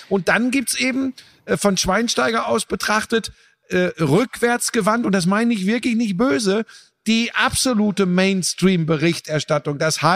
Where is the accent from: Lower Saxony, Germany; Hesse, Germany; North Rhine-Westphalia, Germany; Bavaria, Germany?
North Rhine-Westphalia, Germany; Bottrop; born there; Ich komme ja gebürtig aus Bottrop, das ist nicht weit weg von Essen.